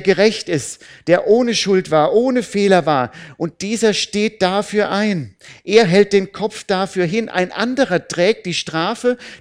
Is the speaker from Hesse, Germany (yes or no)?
yes; Crumstadt, Hesse, Germany; Als ich so 11, 12 Jahre alt war, da ging ich in meinem Heimatdorf in Krummstadt in die Jungschar.